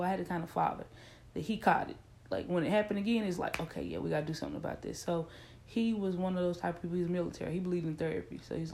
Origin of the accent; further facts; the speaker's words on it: the South, United States; And then I'm from the South, and I'm from one of those kind of families, like what goes on in this house stays in this house.